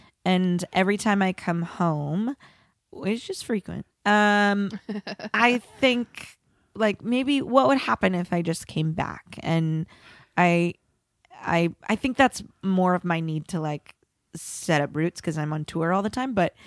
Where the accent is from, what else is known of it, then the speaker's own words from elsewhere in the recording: St. Paul, Minnesota, United States; my mom gets mad because I grew up in St. Paul.